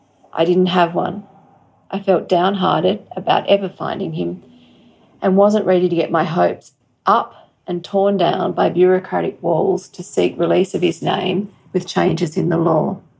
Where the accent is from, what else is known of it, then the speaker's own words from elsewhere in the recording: Australia; But alas, being Australian, we were not entitled, as Americans were, to the health information.